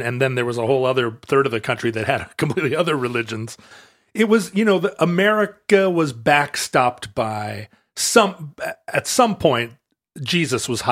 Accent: Anchorage, Alaska, United States; growing up in Anchorage, watching Sesame Street with all of the Latino people

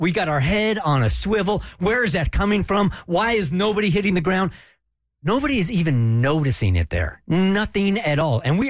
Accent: United States; Had the most jarring experience on vacation in Europe that was simply because I'm American.

